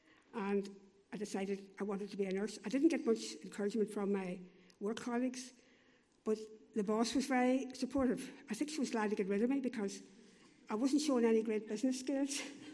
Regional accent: Rosslea, Northern Ireland, United Kingdom; I was brought up in County Fermanagh, just outside a little village called Rosslea, and I had five sisters and two brothers, and we lived on a farm. We had a farm, and we're Church of Ireland

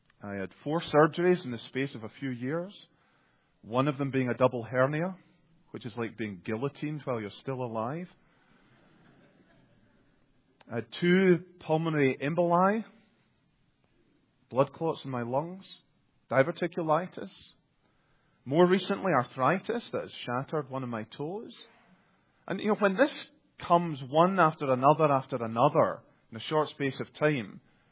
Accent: Scotland, United Kingdom; I'm Scottish.

